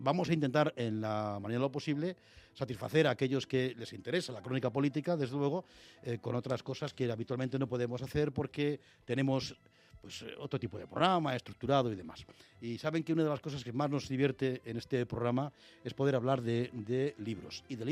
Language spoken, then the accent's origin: Spanish; Madrid, Community of Madrid, Spain; yo también soy de Madrid, pero a mí me nacieron en Madrid un 2 de mayo.